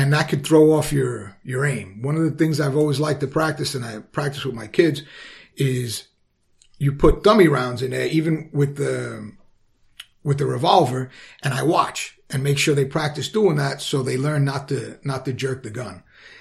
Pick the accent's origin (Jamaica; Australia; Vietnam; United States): United States; Queens, New York; I grew up in Queens and the culture there is very much nobody had a gun.